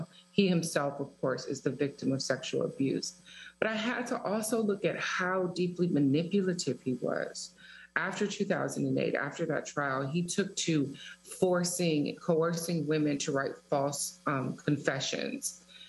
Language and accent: English; Detroit, Michigan, United States; I have been Black my whole life. I'm from Detroit.